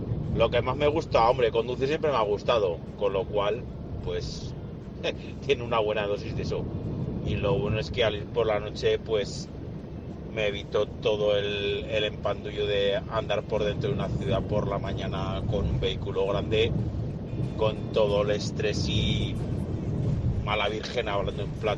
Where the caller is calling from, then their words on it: Zaragoza, Aragon, Spain; de Zaragoza.